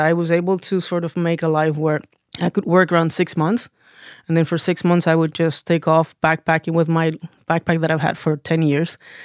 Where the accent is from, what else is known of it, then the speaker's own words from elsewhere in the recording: Puerto Rico; now in New York, United States; I am from Puerto Rico. I'm a cinematographer here in New York City.